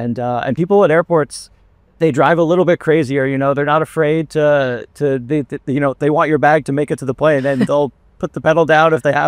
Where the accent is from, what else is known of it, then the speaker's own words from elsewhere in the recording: Newfoundland and Labrador, Canada; now in Ottawa, Canada; I'm from Newfoundland, Canada, which notoriously gets a lot of snow, a lot of fog, a lot of these adverse weathers that I've grown up with.